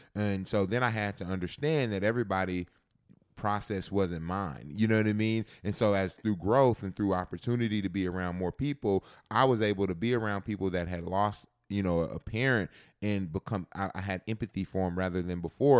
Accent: Texas, United States; And so, you know, obviously growing up in Texas, Texas football is some of the best football ever.

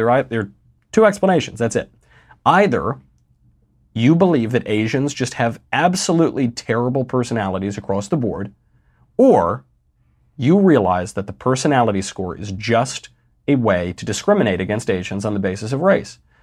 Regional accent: New York, United States; I'm from New York.

